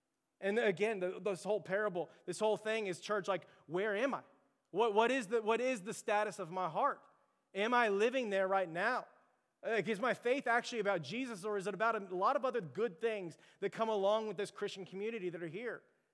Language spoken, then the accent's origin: English; Florida, United States; born there; I was born in Florida, still have family there. My grandmother was there.